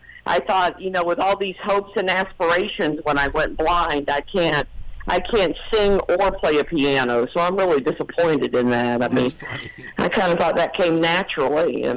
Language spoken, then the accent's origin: English; Florida, United States; I'm a Florida girl. I grew up in Florida.